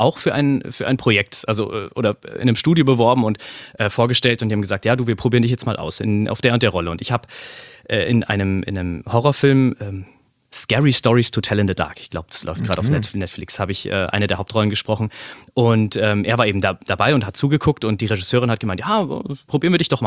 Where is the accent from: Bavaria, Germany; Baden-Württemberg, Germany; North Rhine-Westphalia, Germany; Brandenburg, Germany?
Bavaria, Germany; Munich; ich bin ein Bayer, quasi ein Ausländer. also ich komme aus dem schönen München, aus dem Süden von Deutschland